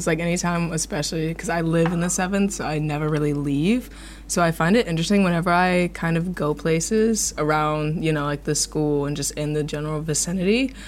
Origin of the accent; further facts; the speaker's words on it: Tuscaloosa, Alabama, United States; now in Paris, France; I'm from Tuscaloosa, Alabama, and I'm a film student.